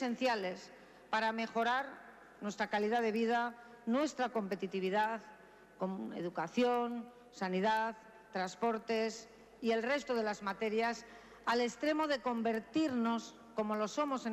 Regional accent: Madrid, Community of Madrid, Spain; Yo soy madrileña, he nacido en esta ciudad, aquí he vivido, he trabajado, he estudiado, aquí han nacido mis hijos y también aquí en Madrid he desarrollado una carrera política dilatada

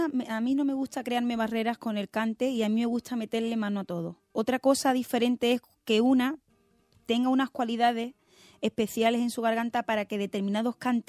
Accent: Estepona, Andalusia, Spain; porque como estoy ahí entre Cádiz y Málaga, porque vivo, concretamente soy de Estepona, entonces estamos ahí en el límite de la provincia.

